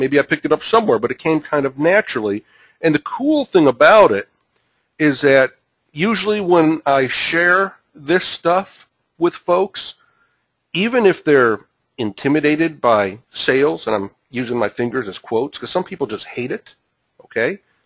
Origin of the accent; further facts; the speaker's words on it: Chicago, Illinois, United States; Hey, Scott, you're from my hometown of Chicago.